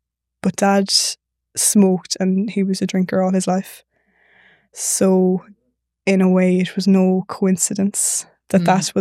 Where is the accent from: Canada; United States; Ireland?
Ireland; Leinster; so I grew up in Meath in a little village in the sticks in the middle of nowhere. And we grew up on a farm